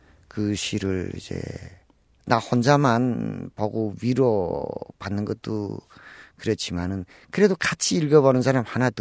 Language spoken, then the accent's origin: Korean; Ryanggang, North Korea; 된 다음엔 이제는 내가 양강도 사람이니까